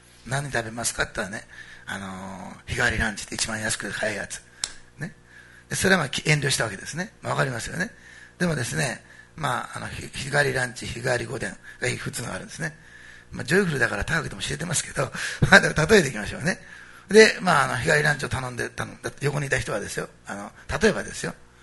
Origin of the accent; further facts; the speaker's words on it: Osaka, Japan; born there; 食べ物の話になると乗ってくるんですよね、大阪生まれだから、ね。